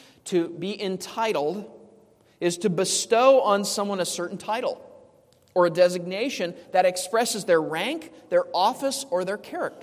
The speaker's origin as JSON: {"language": "English", "region": "California", "country": "United States", "said": "I'm originally from California. We're not allowed to shoot this kind of stuff off."}